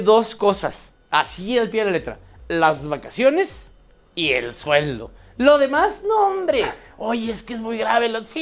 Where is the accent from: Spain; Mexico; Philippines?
Mexico; Somos mexicanos también.